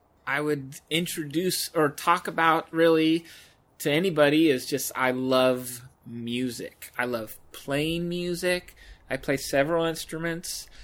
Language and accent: English; Oregon, United States; I grew up here in the Willamette Valley. I've been an Oregon born, lived here my whole life.